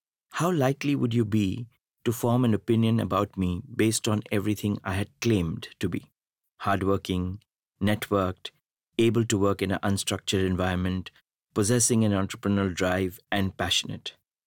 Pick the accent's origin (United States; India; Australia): India; Shillong, Meghalaya; born there; I was born in Shillong, in the northeast of the country, to a middle-class family.